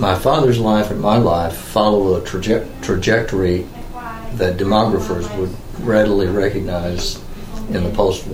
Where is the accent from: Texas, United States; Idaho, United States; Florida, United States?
Texas, United States; Stamford; born there; I was born in Stamford, Texas in 1945. Stamford was then at the height, I think, of its prosperity. It claimed to have 5,000 people.